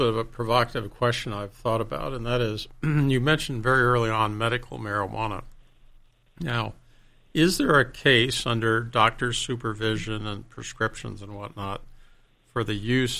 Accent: North Carolina, United States; And I grew up in the South. And North Carolina

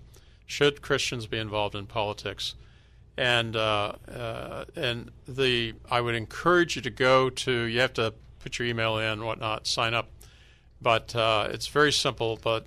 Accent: North Carolina, United States; born there; I was born in North Carolina. I went to school in South Carolina and Georgia.

